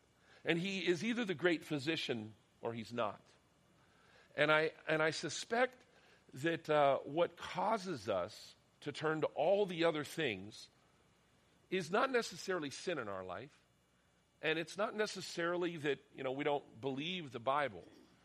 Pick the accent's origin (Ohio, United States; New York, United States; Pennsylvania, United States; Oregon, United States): Pennsylvania, United States; Why is it when I was growing up, my dad was a pastor, I grew up in Western Pennsylvania